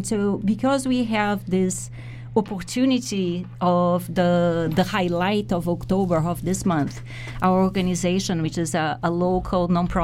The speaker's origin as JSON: {"language": "Spanish", "country": "Brazil", "second_language": "Spanish", "said": "Yo voy a hablar en español, porque en inglés, porque yo soy de Brasil. Mi español es muy, muy limitado."}